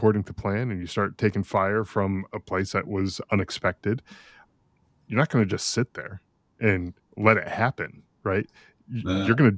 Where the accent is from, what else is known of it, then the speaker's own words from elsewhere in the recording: Connecticut, United States; I'm originally from Connecticut, so I'm familiar with what you're talking about.